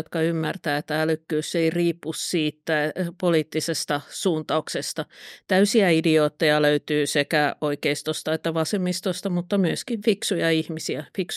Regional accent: Pori, Satakunta, Finland; mä olen Porista kotosi

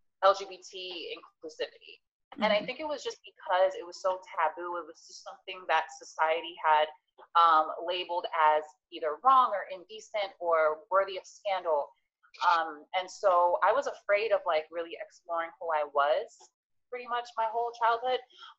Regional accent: New Jersey, United States; also born or lived in Paterson; I was born in Patterson, which is sort of like middle to low income community. My mom moved us to Bergen County, which was more like middle upper class. So I had like those two worlds.

